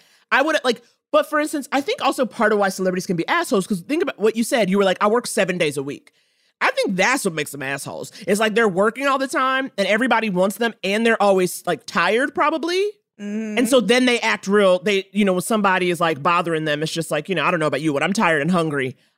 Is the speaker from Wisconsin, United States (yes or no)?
no; Harlem, New York, United States; I grew up in Harlem. You know what I'm saying? I grew up in Harlem in the 80s, the 90s.